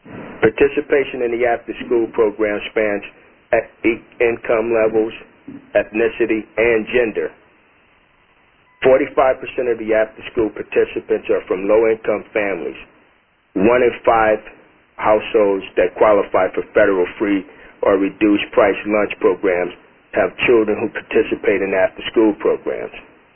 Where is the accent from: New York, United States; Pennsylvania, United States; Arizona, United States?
New York, United States; 19.4 million across the nation, including more than 11.1 million in my home state of New York.